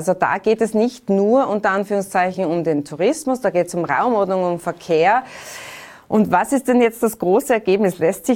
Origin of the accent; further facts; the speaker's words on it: Tyrol, Austria; Da sind wir Tiroler sehr geplagt vom Transitverkehr.